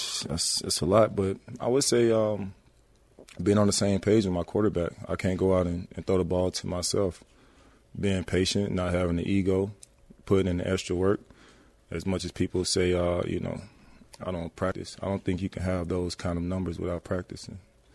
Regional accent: South Carolina, United States; I'm not from Houston. I'm from South Carolina, so I really don't understand much about that.

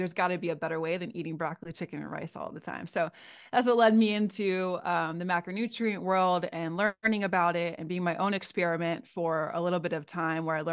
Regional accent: Philadelphia, Pennsylvania, United States; and then I'm from Philadelphia, represent. Go Philly.

